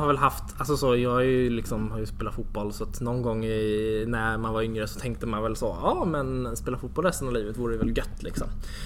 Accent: Södertälje, Stockholm County, Sweden; Stockholm så ligger Södertälje 30 minuter från Stockholm ungefär. Så, en egen kommun och egen stad. Så växte jag upp.

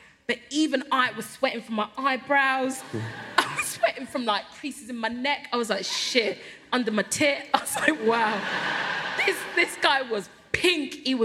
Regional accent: Peckham, London, United Kingdom; I am Nigerian in terms of my parents and culturally how I was brought up. I was brought up in Peckham where there was a lot of other Nigerian West African people.

